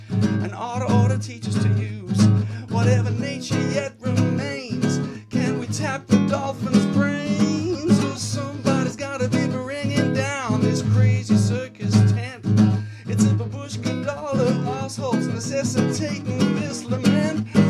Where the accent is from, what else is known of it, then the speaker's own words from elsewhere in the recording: Australia; I was just from Australia, which is even